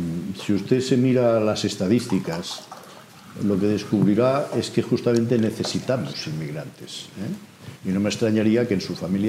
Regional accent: Valls, Catalonia, Spain; first language Catalan; Spanish is a second language; yo soy de aquí, soy de Valls, aquí al lado de Tarragona y tal, y bueno, cuando era pequeño, eso ya hace un tiempito

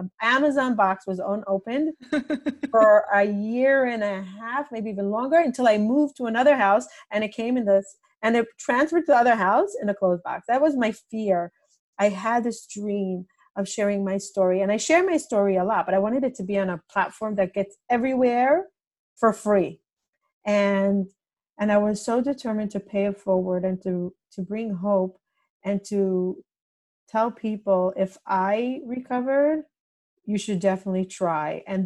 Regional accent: Israel; And it's a very rare name in Israel. I grew up in Israel.

